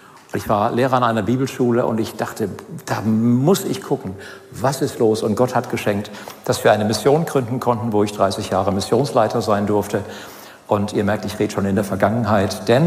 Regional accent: Bischhausen, Hesse, Germany; Ich komme aus Hessen, bin groß geworden im Kreis Eschwege. Das war früher Zonenrandgebiet. Kleines Dorf, Bischhausen, Waldkappel, kein Mensch kennt das wahrscheinlich. Kleines Dorf, Papa Maurer, Mama Hausfrau.

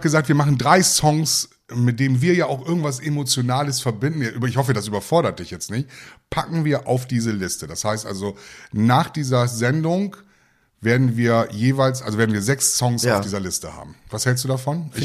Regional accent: Netherlands; Ich als Holländer weiß ja, wie das ist.

